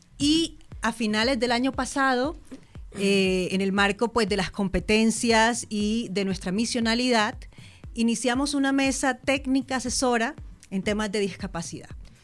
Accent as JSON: {"language": "Spanish", "country": "Colombia", "said": "como colombianos y colombianas hemos respondido con violencia a las diferencias"}